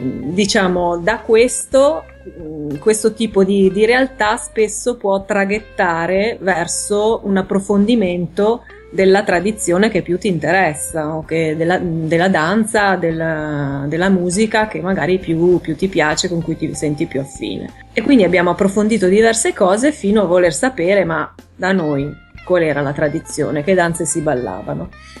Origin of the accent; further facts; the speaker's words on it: Genoa, Liguria, Italy; pur essendo io genovese, sono nata a Genova, sempre vissuto a Genova.